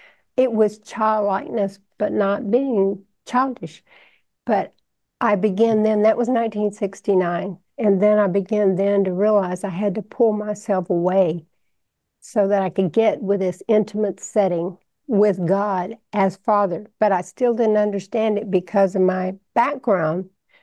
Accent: Texas, United States; accent: Texan; I'm sorry, I'm Texan.

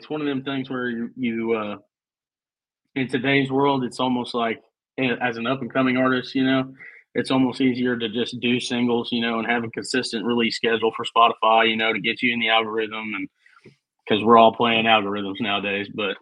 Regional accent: Missouri, United States; But dude, I grew up in Missouri, so I've been watching Kansas City since I was, you know, in diapers

